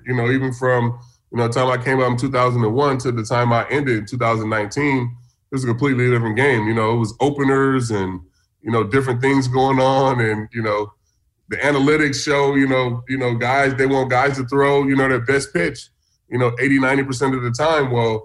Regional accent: California, United States; I mean, I faced Barry Bonds in the All-Star game, and that was a big deal just because I grew up in the Bay and, you know, knowing, you know, how great he was.

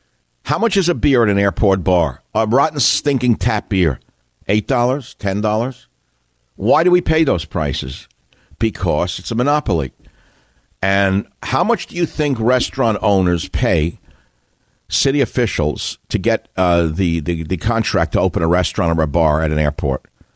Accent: New York City, New York, United States; You say, look, I'm originally from New York City.

